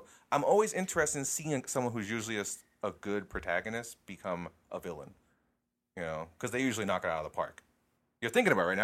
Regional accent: Australia; And I'm from Australia.

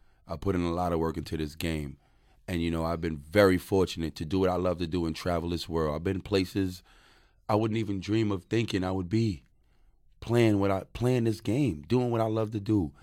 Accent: The Bronx, New York, United States; now in Melbourne, Australia; I come from the Bronx, New York. Okay? I come from, man, I'm trying to think of an area. I've been gone a long time here

